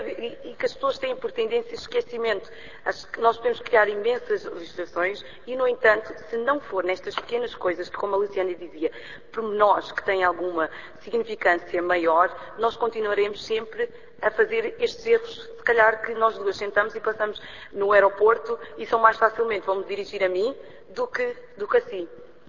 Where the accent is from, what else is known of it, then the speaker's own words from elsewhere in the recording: Portugal; não depreendem logo que eu sou portuguesa.